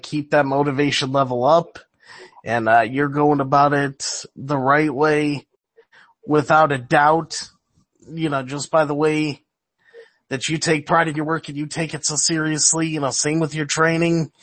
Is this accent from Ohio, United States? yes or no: yes; Cleveland, Ohio, United States; because I'm from Cleveland, Ohio.